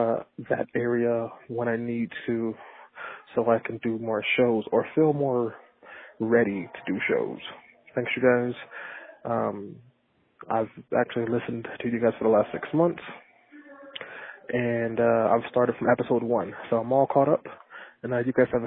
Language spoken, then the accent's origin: English; Wyoming, United States; You know, like, I'm from Wyoming and Colorado's 30 minutes away